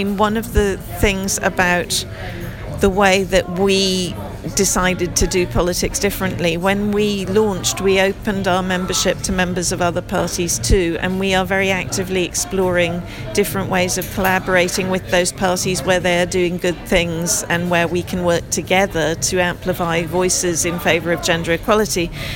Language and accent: English; United States; moved away; I'm originally American, which is why I have the strange accent.